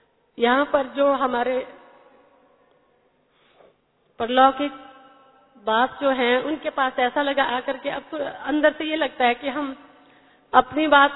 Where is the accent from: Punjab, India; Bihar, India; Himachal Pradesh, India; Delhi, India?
Himachal Pradesh, India; Manali; मैं हिमाचल प्रदेश मनाली से हूँ, मैं दूसरी बार आई हूँ। … हिमाचल प्रदेश से।